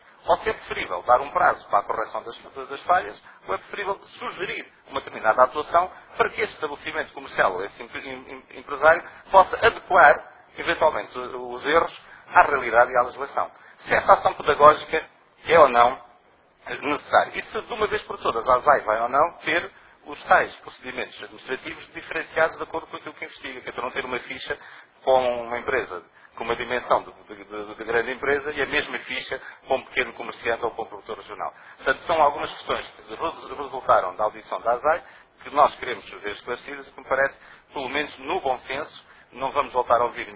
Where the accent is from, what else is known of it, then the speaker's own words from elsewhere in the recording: Viseu, Portugal; Ó, Sr. Ministro, eu sou de Viseu